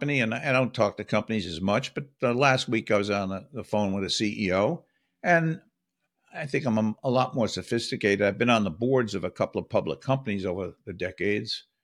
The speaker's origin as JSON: {"language": "English", "town": "Brooklyn", "region": "New York", "country": "United States", "tie": "born or raised there", "said": "I grew up in Brooklyn, New York. Father was a blue collar person."}